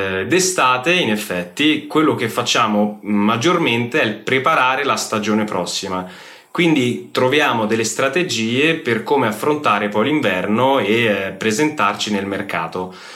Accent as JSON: {"language": "Italian", "town": "Rome", "region": "Lazio", "country": "Italy", "moved": "as an adult", "lives_now": "Innsbruck, Austria", "said": "ho 37 anni e vengo da Roma. Vivo in Austria da 8 anni ormai e in questo momento sono residente ad Innsbruck."}